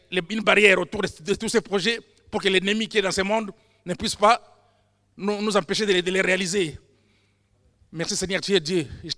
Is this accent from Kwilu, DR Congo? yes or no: yes; Kikwit, Kwilu, DR Congo; born there; je puisse repartir au pays pour une mission caritative d'investissement au pays, dans ma ville natale d'origine, d'où je suis né, une ville qui s'appelle Kikwit, de 3 millions d'habitants